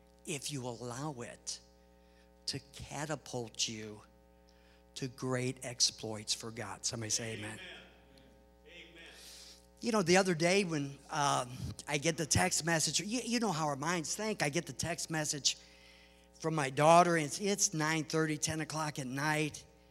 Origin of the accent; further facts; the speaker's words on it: Long Beach, California, United States; I grew up in Long Beach. And I can remember in Long Beach, I can remember where we would leave our bedroom windows open at night when we went to bed.